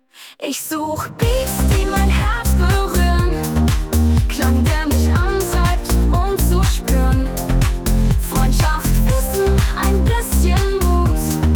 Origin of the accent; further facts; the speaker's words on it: Dortmund, North Rhine-Westphalia, Germany; Ich bin 46 Jahre alt, bald leider bereits 47. Ich komme aus Dortmund in NRW, NRW.